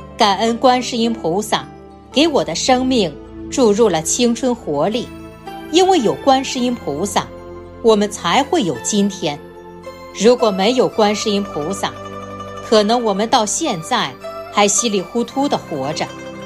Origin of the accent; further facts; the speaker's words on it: China; 我们中国人经常讲一句话，你凭良心讲讲看